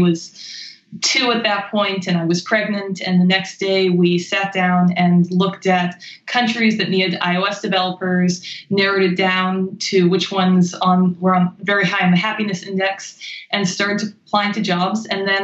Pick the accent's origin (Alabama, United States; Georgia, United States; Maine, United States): Maine, United States; also born or lived in China / Japan; So, yeah, as I said, I grew up in Maine. I went to college in Pennsylvania. Then when I graduated from there, I went to Asia. I lived in China for 2 years with a six-month break in Japan